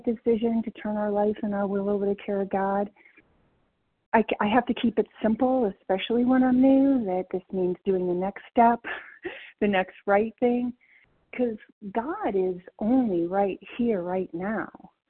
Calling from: Colorado, United States; Good morning, everybody. … in Colorado.

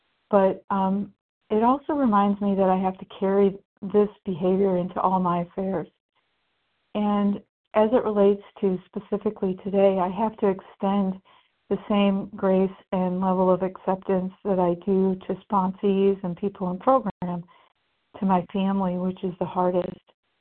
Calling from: Indiana, United States; in covering in Indiana now.

